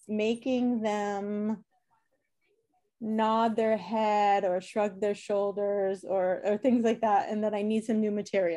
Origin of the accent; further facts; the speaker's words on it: Boston, Massachusetts, United States; accent: Boston; I haven't figured out a way to put my Boston accent in yet